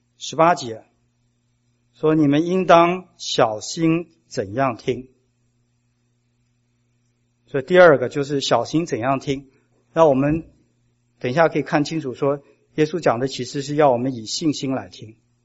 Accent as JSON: {"language": "Chinese", "country": "China", "said": "就你看我们中国人造字说聪明"}